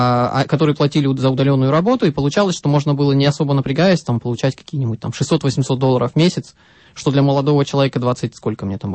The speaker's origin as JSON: {"language": "Russian", "town": "Zeya", "region": "Amur Oblast", "country": "Russia", "tie": "born or raised there", "also_born_or_lived": "Ufa", "lives_now": "Novosibirsk, Russia", "said": "Родился я под Уфой где-то, да, потом учился в детском саду и учился в садике в обычной школе на Дальнем Востоке, потом приехал в Новосибирск."}